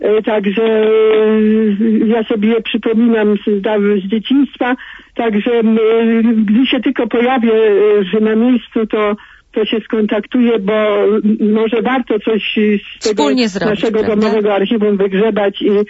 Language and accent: Polish; Poznań, Greater Poland Voivodeship, Poland; now in Switzerland; dzwonię ze Szwajcarii. Tak się składa, że też jestem z Poznania